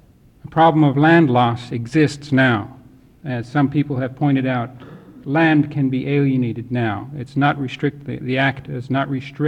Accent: Alaska, United States; now in Juneau, United States; I'm from Tlaquan. I currently live here in Juneau.

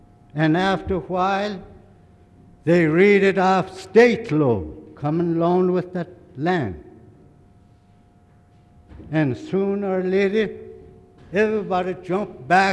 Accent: Tanacross, Alaska, United States; And I live in here in Tanacross. I was born and raised right here in the Sand Village.

